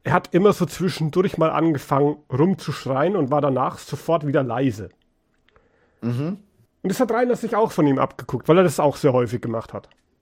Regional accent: Bavaria, Germany; Ist aber auch eher ein mittelfränkisches Ding und ich bin Oberfranke.

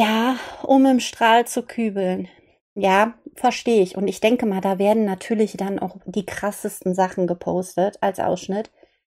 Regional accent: Linz, Upper Austria, Austria; Okay, ich bin aus Linz.

